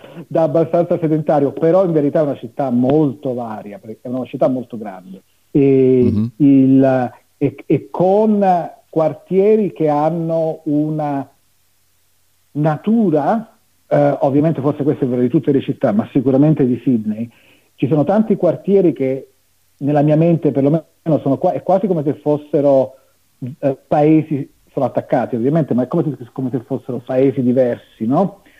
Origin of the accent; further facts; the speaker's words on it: Rome, Lazio, Italy; io da romano qui mi sento certe volte come se fossi svedese